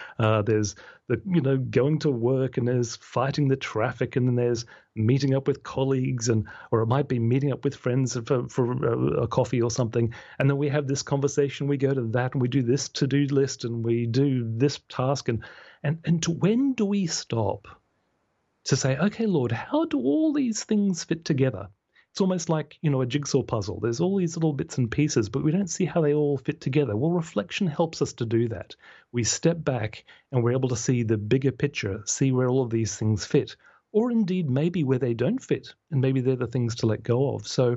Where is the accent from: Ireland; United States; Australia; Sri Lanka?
Australia; more and more in my home country, Australia.